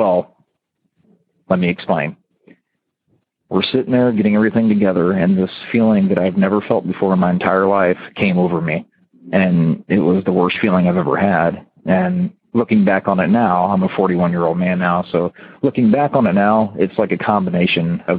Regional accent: Ohio, United States; even though he was from Korea and I was from Ohio

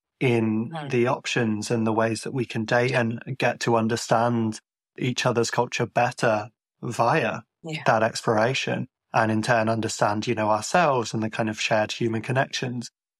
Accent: Ireland; But I've had times when it's been treated as Irish people being obtuse for how we spell our names.

